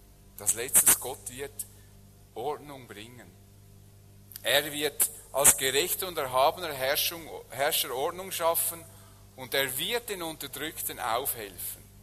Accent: Switzerland; wir werden das als Schweizer Diplomaten

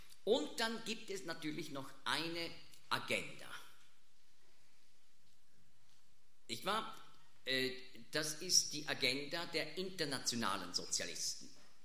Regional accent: Switzerland; Also wir als Schweizer reiben uns manchmal, was?

